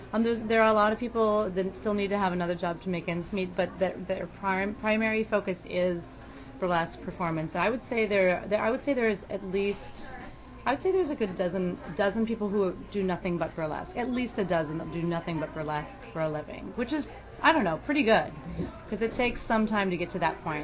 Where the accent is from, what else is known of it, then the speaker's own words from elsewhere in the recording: New York, United States; moved away as an adult; now in Vancouver, Canada; I'm from New York. I came here a couple years ago, 2 years ago, and started producing a weekly burlesque show here on Sunday nights.